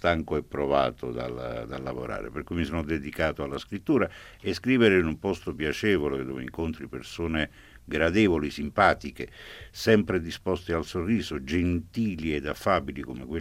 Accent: Naples, Campania, Italy; Sono napoletano

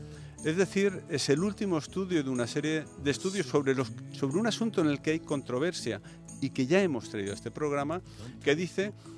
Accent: Balearic Islands, Spain; El Gobierno de Baleares, en este caso mi tierra de origen

